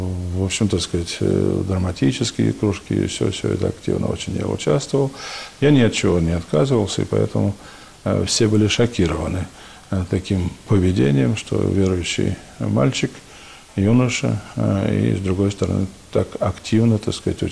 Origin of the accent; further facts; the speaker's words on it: Moscow Oblast, Russia; Я был первый из Загорского района со времени возрождения духовных школ, который поступил в Троицкую Сергиеву Лавру в семинарию.